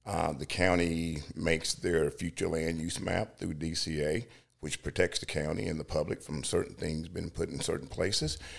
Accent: Georgia, United States; Believe it or not, I grew up right here in Acula, Georgia, less than 4 miles from this campus.

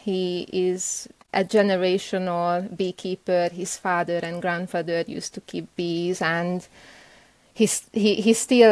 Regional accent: Budapest, Hungary; first language Hungarian; English is a second language; now in United Kingdom; I grew up in Eastern Europe in a country called Hungary, and I was born in Budapest. So my mother tongue is Hungarian. And even though I spent over 10 years in the UK, you still can hear this Eastern European root.

